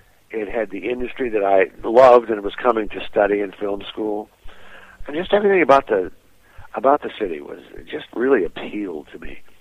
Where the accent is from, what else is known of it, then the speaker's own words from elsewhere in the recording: Bowling Green, Kentucky, United States; now in Los Angeles, United States; And that's where I spent most of my youth, and I moved from Bowling Green right to Los Angeles, and I haven't left here since.